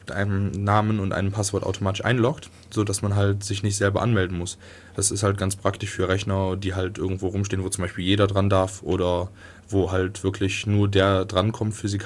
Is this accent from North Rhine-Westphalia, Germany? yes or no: yes; Viersen, North Rhine-Westphalia, Germany; die aus meinem kleinen Dorf kommt, wo ich herkomme, im tiefen Nordrhein-Westfalen.